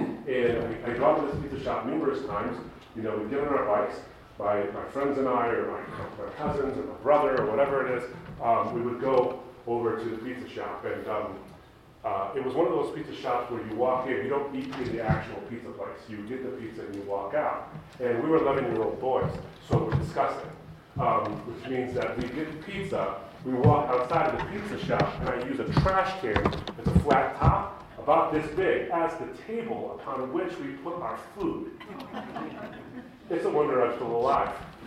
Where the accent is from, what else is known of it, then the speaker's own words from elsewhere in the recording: United States; born there; I came from a Muslim background. I was born in the States. I was raised to be proud of being Middle Eastern, being Arab, and being Muslim as well. So I was an ethnic and religious minority.